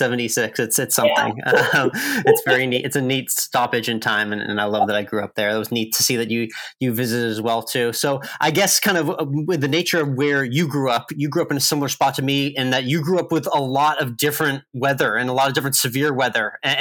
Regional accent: Concord, Massachusetts, United States; I saw that you even got to visit my hometown as well, where I grew up, Concord, Massachusetts, which I like to say to everyone is basically cut out of a Hallmark movie.

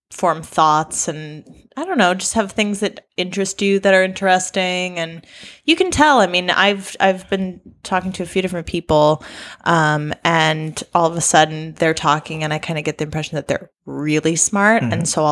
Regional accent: Wisconsin, United States; accent: Wisconsin; I'm from Wisconsin, and the accent there sounds really unintelligent.

